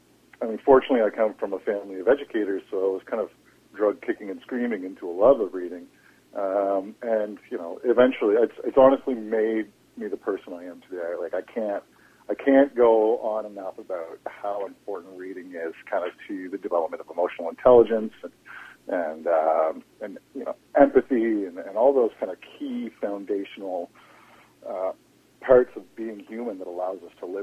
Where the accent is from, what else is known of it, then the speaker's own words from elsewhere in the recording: Fredericton, New Brunswick, Canada; also born or lived in Toronto; I'm from Fredericton originally. I do have family in St. Andrews, New Brunswick, too. But, you know, classic kid from a smallish town. I grew up kind of dreaming of getting out of here. I moved to Toronto and spent some time in Toronto.